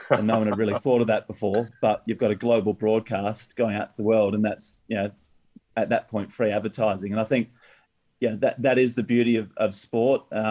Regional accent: Murray Bridge, South Australia, Australia; I'm a proud South Australian growing up in First Murray Bridge in the Adelaide Hills.

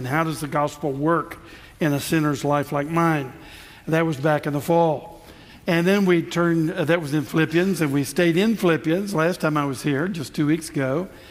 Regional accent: Scotland, United Kingdom; I speak as a Scotsman

